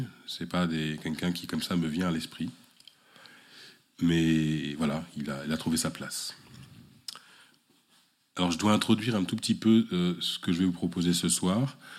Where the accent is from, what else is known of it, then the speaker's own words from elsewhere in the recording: Évry, Île-de-France, France; moi je suis d'Évry, l'avantage d'Évry, donc, c'est que donc